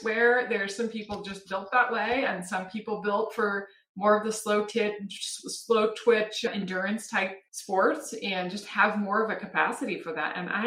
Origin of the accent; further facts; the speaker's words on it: Seattle, Washington, United States; also born or lived in Marin County; I am a Northwest girl. So I was born in Seattle. And my dad was actually a Chevron exec. So we moved every 7 years.